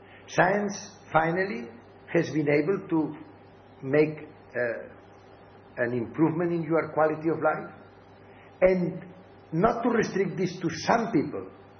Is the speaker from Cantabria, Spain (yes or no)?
no; Barcelona, Catalonia, Spain; born there; English is a second language; And if, as I am, as I was born in Barcelona, what you want, I prefer the Barça, not the Real Madrid